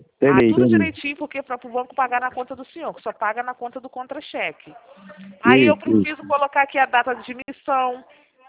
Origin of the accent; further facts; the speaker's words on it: Rio de Janeiro, Brazil; Eu sou carioca da gema.